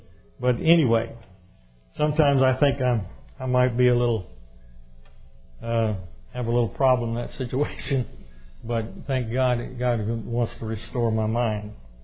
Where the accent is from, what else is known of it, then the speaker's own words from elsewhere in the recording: Arkansas, United States; accent: Arkansas; Excuse me. Have my Arkansas accent.